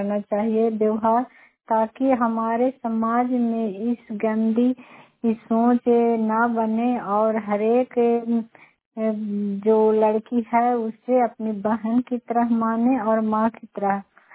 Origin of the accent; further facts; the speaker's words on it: Bihar, India; मैं नगर नौसा प्रखंड से हूँ, नालंदा जिला से।